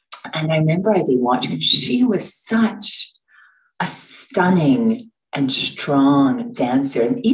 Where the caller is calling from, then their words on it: Calgary, Alberta, Canada; I am indeed coming from Canada, Western Canada, in Calgary.